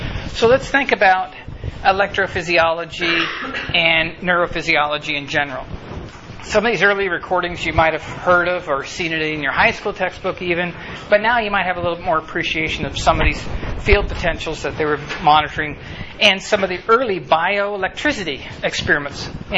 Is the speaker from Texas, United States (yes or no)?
yes; Texas, United States; I'm from West Texas. We used to go bullfrog hunting all the time.